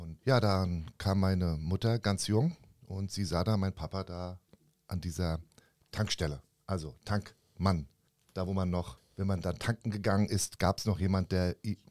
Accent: Frankfurt, Hesse, Germany; born there; Geboren in Frankfurt, genau in Sachsenhausen, 1966, im Mai. Meine Eltern da zu diesem Zeitpunkt auch in Frankfurt wohnhaft. Beide kommen aus zwei verschiedenen Ländern. Ja, sind typische Gastarbeiter.

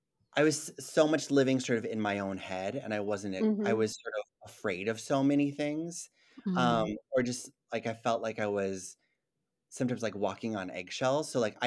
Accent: Shoreview, Minnesota, United States; I grew up in Shoreview, so that's a northern suburb outside of St. Paul.

